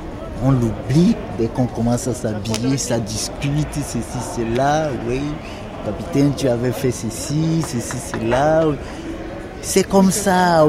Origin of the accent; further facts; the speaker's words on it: Lomé, Maritime, Togo; also born or lived in Dapaong; now in Paris, France; Oui, au Togo, je suis né à Lomé, j'ai fait mes études à Dapan. Je suis revenu à Lomé, m'installer, faire mon commerce. Et c'est de Lomé que je suis ici.